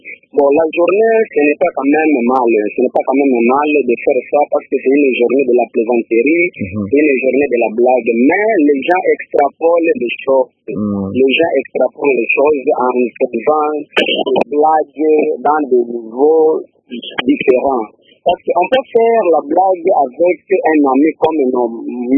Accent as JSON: {"language": "French", "town": "Kindu", "region": "Maniema", "country": "DR Congo", "said": "ce n'est pas le cas ici chez nous à Kindu"}